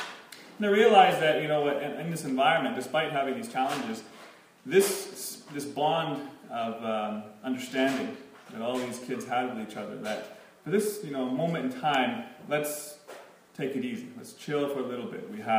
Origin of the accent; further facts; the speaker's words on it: United States; now in Winnipeg, Canada; I was originally from the States, came to Canada not too long ago, and to Winnipeg because of a very attractive young woman